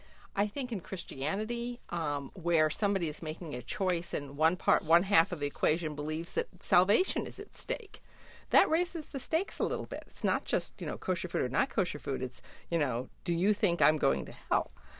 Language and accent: English; Florida, United States; My own family, growing up in South Florida, we moved to Florida when there were still signs on hotels that said Jews weren't welcome.